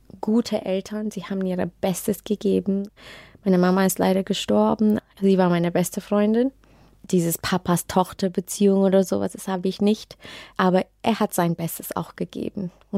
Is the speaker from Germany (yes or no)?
no; Singapore; ich war 10, fast 11 Jahre nicht mehr da. Ich habe meine Kindheit geliebt in Singapur.